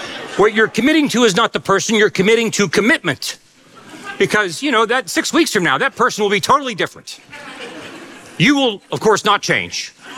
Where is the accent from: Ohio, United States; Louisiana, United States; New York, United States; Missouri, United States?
Ohio, United States; I'm, you know, for full disclosure, I grew up in Ohio. I'm the youngest of four sons.